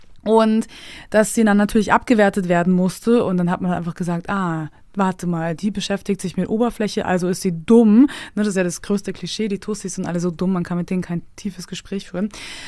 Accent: Bavaria, Germany; also born or lived in Munich, Germany / Austria; Und dann bin ich ja auch noch vom Land, ne? Wir sind ja von München nach Österreich gezogen, von Österreich dann wieder nach tiefes Niederbayern.

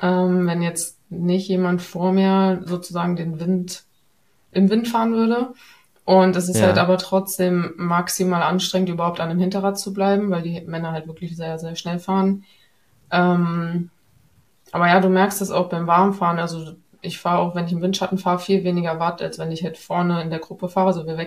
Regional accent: Hildesheim, Lower Saxony, Germany; born there; now in Cottbus, Germany; Also geboren wurde ich in Hildesheim in der Nähe von Hannover und trainiere aber schon 10 Jahre in Cottbus.

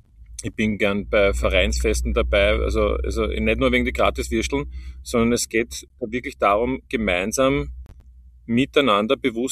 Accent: Vienna, Austria; Ich bin selber aus Wien

